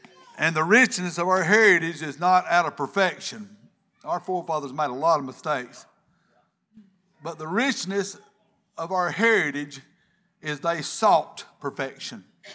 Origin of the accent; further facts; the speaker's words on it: Tennessee, United States; And if I talked to them very long before they asked that, they'd say, well, where are you from? Something about the dialects, I guess. And I'd say, Tennessee. And they'd say, well, I could have guessed that.